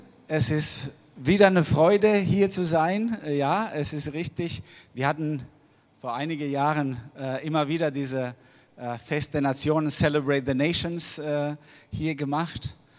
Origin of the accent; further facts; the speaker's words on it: Albania; ich komme ursprünglich aus Albanien